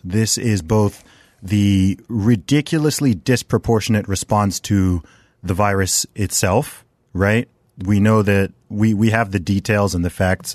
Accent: United Kingdom; In my home country of the UK, the average age of death is over 80 years old.

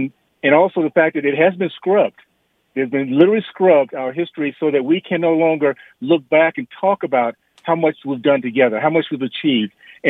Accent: Deep South, United States; I can say that personally because I grew up in the Deep South when things were not as great as they are today.

